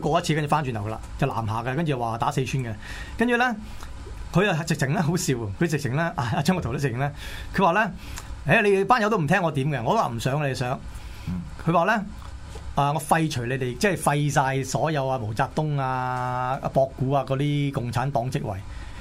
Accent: Hong Kong; 即係我哋香港人，我諗就諗唔到呢啲咁嘅情形啦。

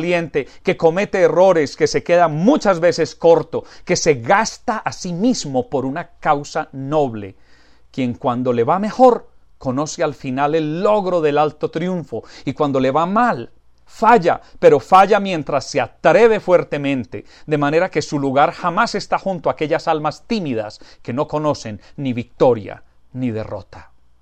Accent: Colombia; Mira, sin ir muy lejos, en mi país, Colombia, yo siento vergüenza.

